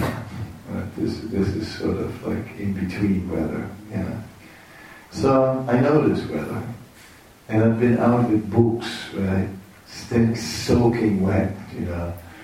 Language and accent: English; Netherlands; I'm from the Netherlands, right?